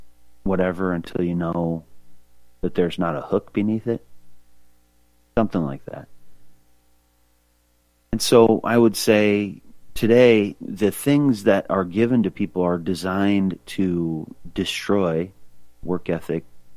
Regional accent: Libby, Montana, United States; also born or lived in Spokane, Washington; So I grew up, I was born in Libby, Montana. Grew up in that area back and forth, mainly between there and Spokane, Washington.

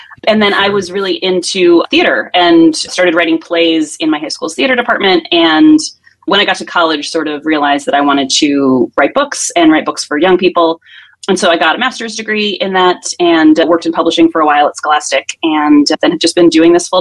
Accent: East Coast, United States; now in California, United States; I'm from the East Coast. I live in California now.

